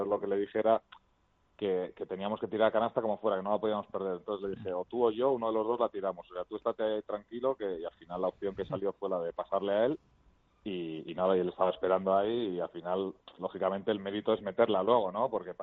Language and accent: Spanish; Bilbao, Basque Country, Spain; sobre todo primo el poder jugar en el equipo de mi casa, de mi tierra